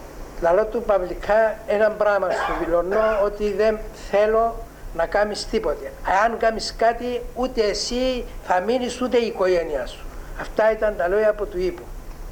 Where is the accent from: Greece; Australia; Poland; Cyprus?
Cyprus; Larnaca, Larnaca District; born there; Γεννήθηκα στη Λάρνακα.